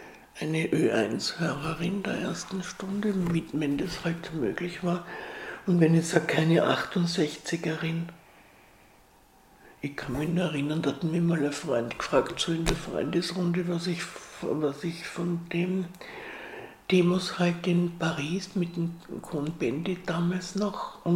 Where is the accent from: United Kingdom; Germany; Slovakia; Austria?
Austria; Vienna; born or raised there; also born or lived in Salzburg